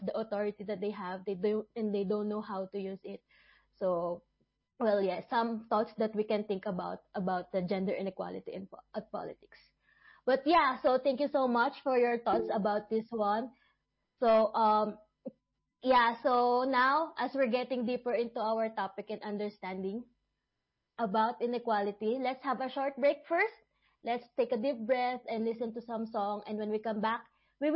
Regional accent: Philippines; even in my home country in the Philippines.

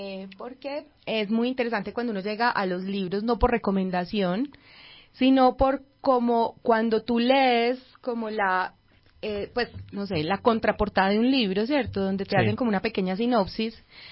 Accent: Medellín, Antioquia, Colombia; como en el corazón de los que somos de Medellín.

